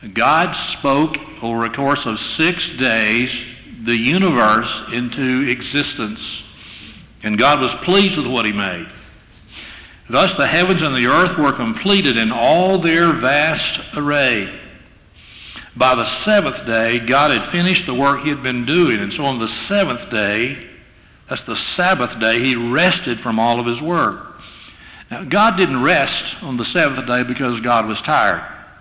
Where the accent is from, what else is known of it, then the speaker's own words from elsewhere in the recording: Alabama, United States; When I was a child, growing up in South Alabama, a small town, Sundays were different from the other days of the week.